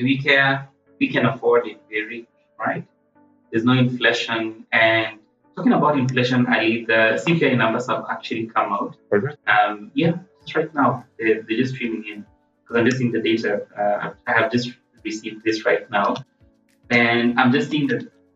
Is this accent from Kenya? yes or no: yes; Kenya; but yes, I'm in Kenya, so definitely I'm being affected by this. Oh, I'm Kenyan, guys.